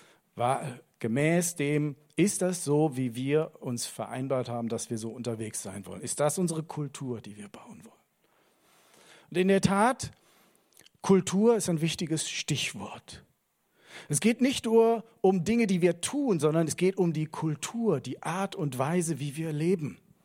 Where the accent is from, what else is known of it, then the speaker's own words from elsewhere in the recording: Koblenz, Rhineland-Palatinate, Germany; Ich bin zwar in Koblenz aufgewachsen, aber ich bin schon zigmal in Koblenz, innerhalb von Koblenz, weiß gar nicht, wie oft ich in Koblenz schon umgezogen bin. 5, 6 Mal mindestens, wenn nicht noch mehr. Dann außerhalb von Koblenz, dann wieder zurück nach Koblenz.